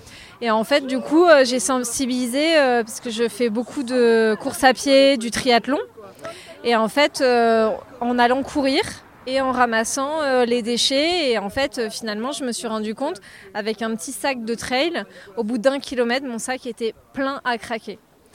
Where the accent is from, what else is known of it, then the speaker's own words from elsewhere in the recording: Brittany, France; now in Digne-les-Bains, France; Je viens de Bretagne.